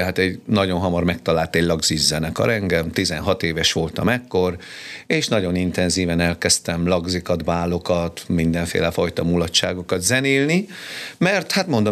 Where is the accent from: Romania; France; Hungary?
Romania; Misentea, Harghita; 4 voltunk testvérek, első gyerek vagyok, ugye édesapám kántor volt, több mint 40 éven keresztül ott a csík menasági templomba, ugye, és hát a kántori lakásban éltünk, nőttünk fel.